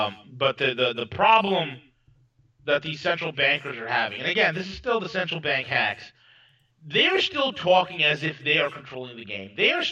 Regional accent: New York, United States; You know, being a New Yorker, I can honestly tell you

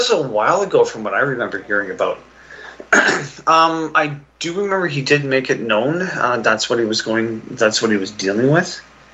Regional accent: Ontario, Canada; born there; moved away as an adult; also born or lived in Alberta; now in Calgary, Canada; I'm in Calgary. Originally, I was born in Ontario, what is now the fringe of the GTA, the Greater Toronto Area. I moved out here back in 1992, so I was about, that was my early 20s.

